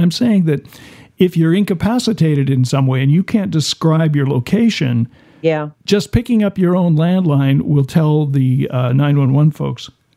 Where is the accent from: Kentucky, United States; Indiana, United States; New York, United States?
Indiana, United States; I remember the very first phone number we had when I was growing up in Indiana.